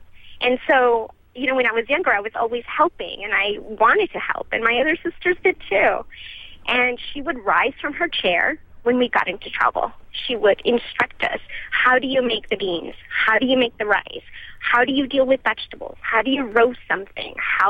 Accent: Texas, United States; I'm the youngest of 11 kids, and my mother, when we were growing up in Texas after we crossed the border

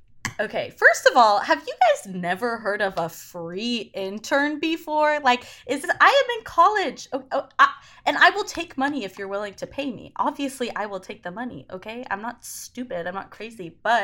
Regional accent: Salt Lake City, Utah, United States; now in New York City, United States; I'm from Salt Lake City, Utah. It's just kind of a loaded thing to say. Mm-hmm. Kind of a loaded place to say you're from. But I moved to the Big Apple. Here I am. I live in New York City.

